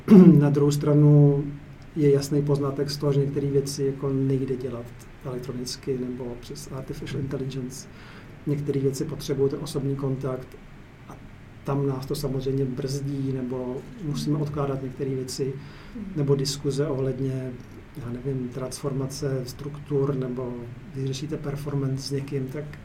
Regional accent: Bohemia, Czechia; mám to štěstí, jsem z Čech

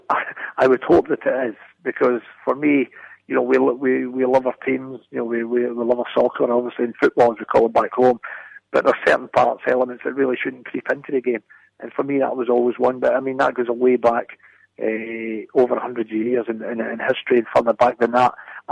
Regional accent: Glasgow, Scotland, United Kingdom; growing up in Glasgow

